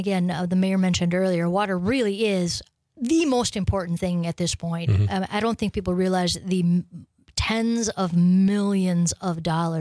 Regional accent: Wausau, Wisconsin, United States; I grew up in the Wausau area.

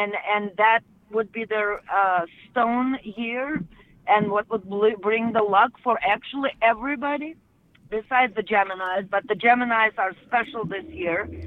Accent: Russia; I'm originally from Russia, and Russia and China have a border

